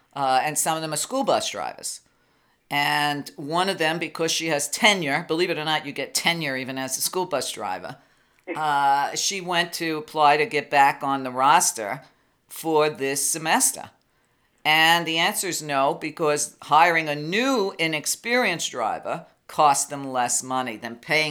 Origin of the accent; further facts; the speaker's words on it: New York, United States; But don't forget, I grew up in New York at the same time Trump was there.